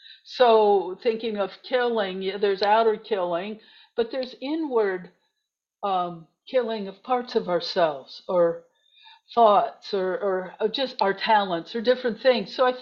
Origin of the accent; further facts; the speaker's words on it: Jeffersonville, Indiana, United States; moved away as an adult; also born or lived in Connecticut; now in Santa Rosa, United States; I was born in Indiana, and then we moved to Connecticut when I was a kid for the first 10 years that I remember. And so I'm really familiar with that landscape. And then we moved back to Indiana, to southern Indiana, to Jeffersonville, and I grew up there